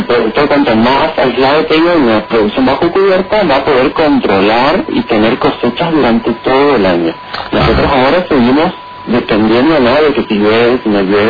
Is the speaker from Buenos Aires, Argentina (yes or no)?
no; Oberá, Misiones, Argentina; Nosotros acá en Oberá, somos de Oberá